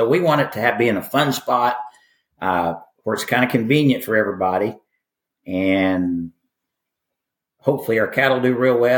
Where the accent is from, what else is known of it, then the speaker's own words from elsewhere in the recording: Ardmore, Oklahoma, United States; from Ardmore, Oklahoma.